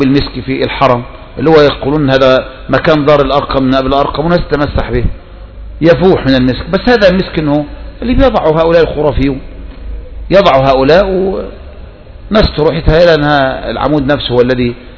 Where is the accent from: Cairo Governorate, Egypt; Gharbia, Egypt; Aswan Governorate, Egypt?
Gharbia, Egypt; Tanta; زي عندنا في طنطا